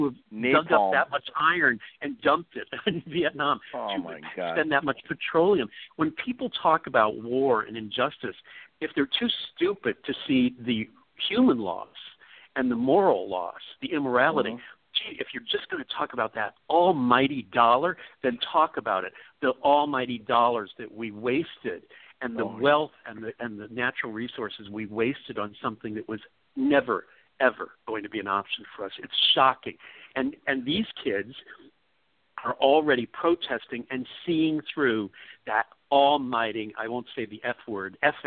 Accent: New York, United States; as a New Yorker, we take, and I'm gay, we take so much for granted being in New York because we feel that we're in a safe place.

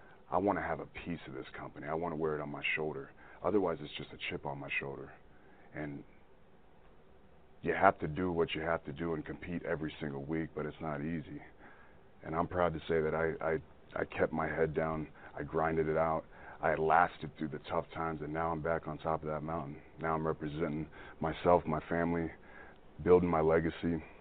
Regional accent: United States; What I represent as an American, as a man, as a family man

